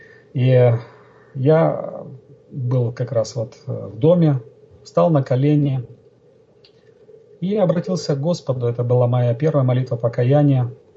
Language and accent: Russian; Syktyvkar, Komi Republic, Russia; born there; Родился я в России, на севере России, город Сыктывкар, в семье строителей. Семья у меня была неверующая.